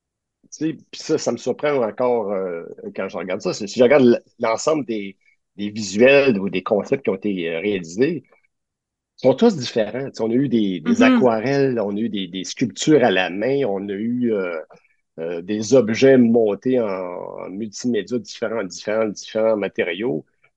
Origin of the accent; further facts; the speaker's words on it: Ontario, Canada; Et moi j'ai grandi en Ontario, dans un milieu essentiellement anglophone